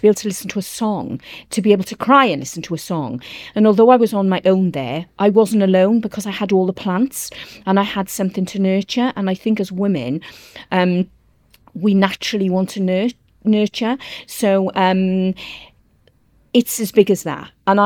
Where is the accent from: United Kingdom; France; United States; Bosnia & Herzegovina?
United Kingdom; Wales; and I'm Welsh, and there is a Welsh word, hiraeth